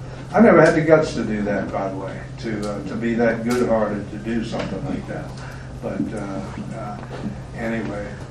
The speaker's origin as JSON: {"language": "English", "town": "New Orleans", "region": "Louisiana", "country": "United States", "said": "We're from New Orleans"}